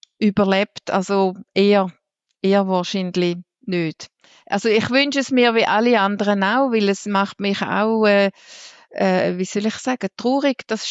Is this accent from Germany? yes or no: no; Switzerland; also es ist ja bei uns in der Schweiz auch so